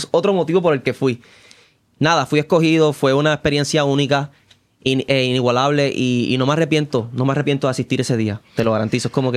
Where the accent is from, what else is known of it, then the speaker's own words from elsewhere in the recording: Carolina, Puerto Rico; Yo soy de Carolina.